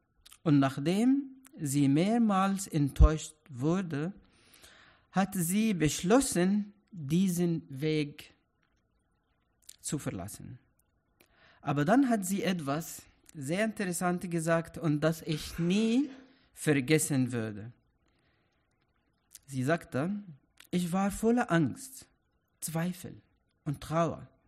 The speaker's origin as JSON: {"language": "German", "country": "Egypt", "said": "Ich komme aus Ägypten. Meine Vorfahren, die Pharaonen, haben es geliebt, Geschichten zu erzählen."}